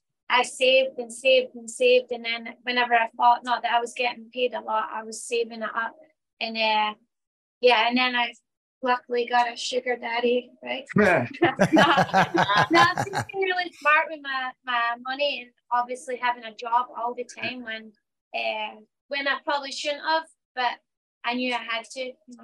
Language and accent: English; Scotland, United Kingdom; I'm from Scotland, he's American.